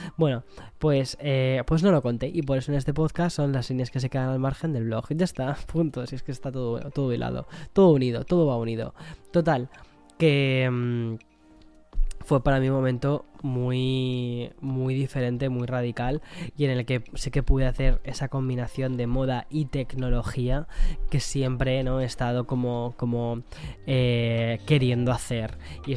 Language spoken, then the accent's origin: Spanish; Spain; now in New York, United States; vengo de Nueva York, estoy muy perdido con lo que es la cultura española del quién es quién, ¿no? De mi propio país.